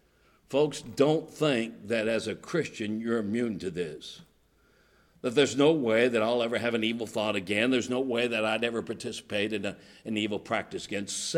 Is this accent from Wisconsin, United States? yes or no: no; Colorado, United States; I'm from Colorado. When I was a boy, we would go up into the mountains of Colorado.